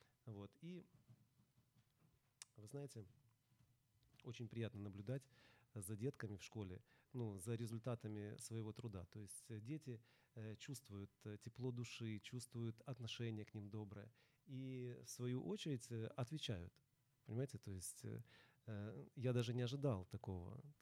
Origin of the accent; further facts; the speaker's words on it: Odesa, Odesa Oblast, Ukraine; Я одессит, люблю свой город